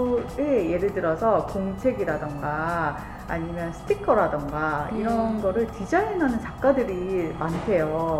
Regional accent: Daegu, South Korea; 저희는대구가고향이거든요저같은경우에는네그래서대구가서기억에남는건이제그먹는거음식이너무맛있잖아요

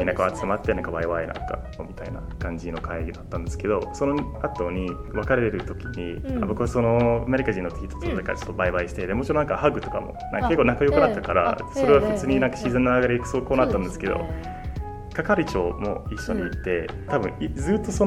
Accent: Ireland; Japanese is a second language; 僕もなんかアイルランド出身で

